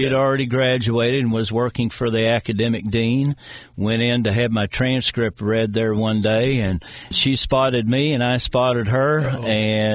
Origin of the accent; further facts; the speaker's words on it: Oklahoma, United States; No, I'm from Oklahoma originally